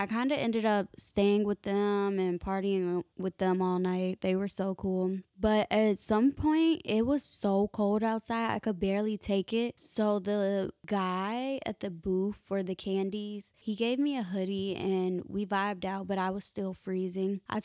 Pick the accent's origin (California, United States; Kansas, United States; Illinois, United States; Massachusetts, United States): Illinois, United States; Chicago; I always love running into people from my hometown because Chicago is just Chicago, and to grow up there, you know what I mean. So we have to support our fellow Chicagoans.